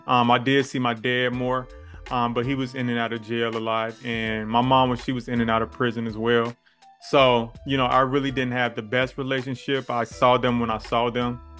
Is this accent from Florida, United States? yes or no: no; Bellwood, Illinois, United States; I grew up in Bellwood, Illinois, which is pretty much about 20 minutes away from the west side of Chicago.